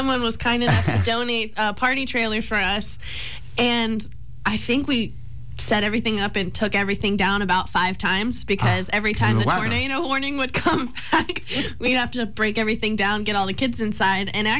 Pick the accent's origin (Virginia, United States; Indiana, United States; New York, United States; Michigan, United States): Virginia, United States; Growing up in Stafford County my entire life, I never knew these neighborhoods even existed.